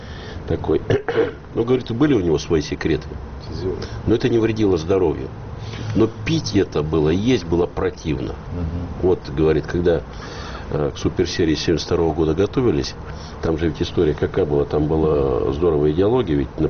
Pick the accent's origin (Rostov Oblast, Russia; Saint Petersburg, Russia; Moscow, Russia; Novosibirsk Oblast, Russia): Novosibirsk Oblast, Russia; Novosibirsk; Да, я из Новосибирска, я в хоккей играл